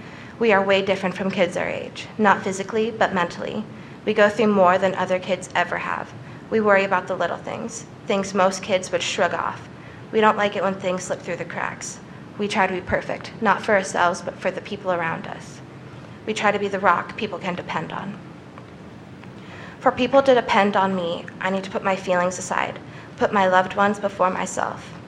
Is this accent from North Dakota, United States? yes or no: yes; North Dakota, United States; born there; also born or lived in Texas / Minnesota / Virginia / Georgia; I was born in North Dakota into a military household, ultimately making me a military child. We have moved to several different states, including Texas, Minnesota, Virginia, Georgia, and Alaska.